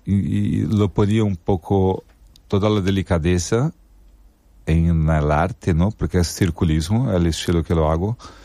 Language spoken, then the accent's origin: Spanish; São Paulo, Brazil; moved away as an adult; also born or lived in Benidorm; Me retiré de Brasil, de São Paulo, que soy brasileño, ¿no?